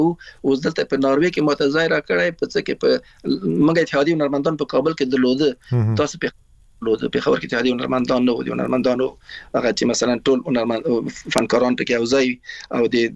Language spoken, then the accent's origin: Pashto; Afghanistan; moved away; also born or lived in Iran